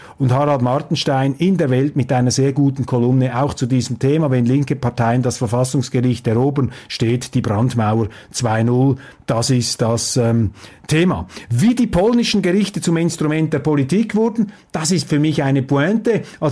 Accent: Switzerland; aus deutscher Sicht und als Schweizer kann ich das hier vielleicht so formulieren

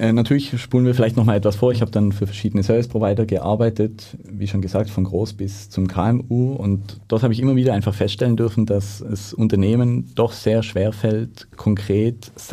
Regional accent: Baden-Württemberg, Germany; Aufgewachsen bin ich in Deutschland, im süddeutschen Raum, im Bereich Stuttgart, 20 Kilometer nördlich.

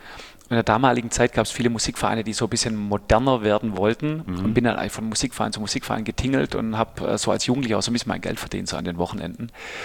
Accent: Oeffingen, Baden-Württemberg, Germany; 12.000 Mann Stadt. So, dass man überall mit dem Fahrrad hinfahren konnte.

